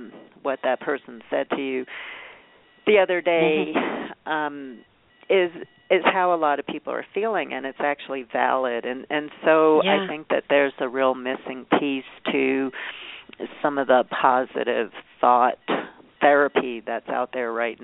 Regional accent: Brooklyn, New York, United States; I had one of those when I was growing up in Brooklyn, and I'm only 62 years old

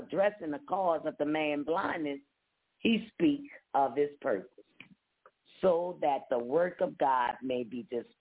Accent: New Orleans, Louisiana, United States; You know, I'm from New Orleans. So what you're telling me, you know, I was sinful. Everybody in New Orleans was sinful.

